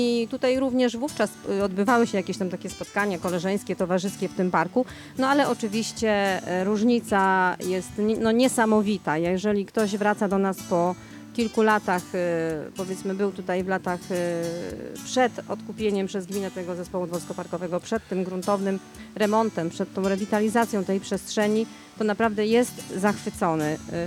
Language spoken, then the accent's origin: Polish; Bieliny, Subcarpathian Voivodeship, Poland; Ja mieszkam w Bielinach od urodzenia. Z pokoleń na pokolenie.